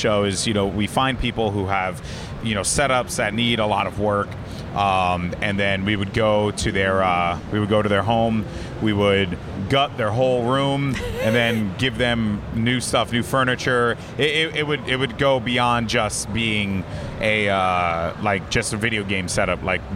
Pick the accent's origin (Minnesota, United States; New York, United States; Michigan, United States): New York, United States; Bronx; to be a Hispanic kid born and raised in the Bronx, didn't have the greatest up